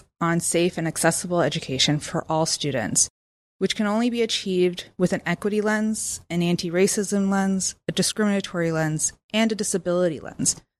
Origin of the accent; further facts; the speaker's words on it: Hamilton, Ontario, Canada; I am born and raised Hamiltonian. I grew up on Emerald Street North downtown.